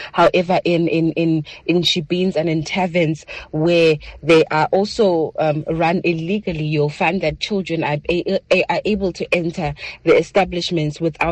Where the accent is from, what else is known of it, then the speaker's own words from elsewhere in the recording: South Africa; But I think growing up in South Africa, we do want to say that ukuhlamba kwephepha started way back. We grew up with this thing.